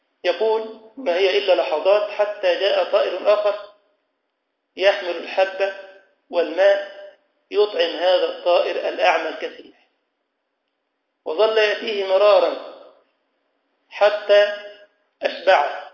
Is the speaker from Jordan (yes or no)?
no; Egypt; عندنا في مصر طابور مش بيناموا على البلاط، مش لاقيين علاج.